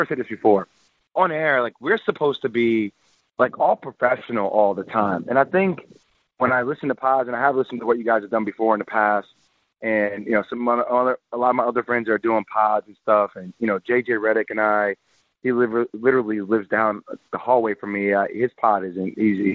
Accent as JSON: {"language": "English", "region": "New Jersey", "country": "United States", "said": "And I'm from Jersey, guys."}